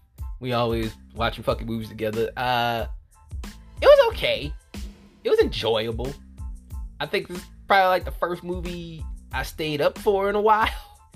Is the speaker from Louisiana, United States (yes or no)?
yes; New Orleans, Louisiana, United States; Cause I'm from New Orleans, and I be looking at these movies, I was like, this ain't New Orleans, you know, I'm from New Orleans, so I'm like, this ain't authentic at all, bruh.